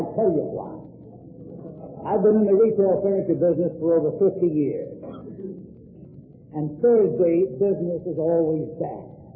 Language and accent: English; Ireland